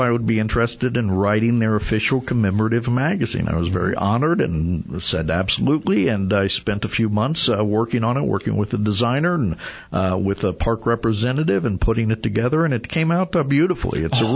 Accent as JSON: {"language": "English", "town": "Cincinnati", "region": "Ohio", "country": "United States", "tie": "born or raised there", "said": "I came out as a college student. I was in love with the West. I grew up in Cincinnati, Ohio, and knew I wanted to go West"}